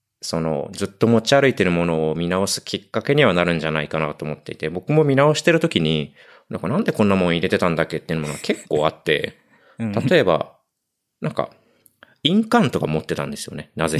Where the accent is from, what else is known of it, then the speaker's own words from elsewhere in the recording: Chiba, Japan; 僕千葉県出身なんですけど、千葉県のすごいヤンキーが多い中学校に通ってたことがあって、